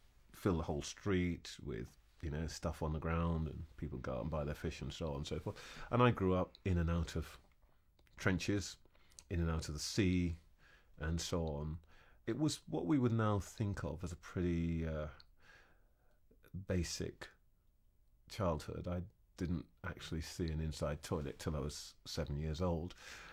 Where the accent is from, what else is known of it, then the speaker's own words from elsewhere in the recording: London, United Kingdom; born there; Yeah, I was born in London, but I went back, like a lot of kids. You know, my family lived in a Finsbury Park tenement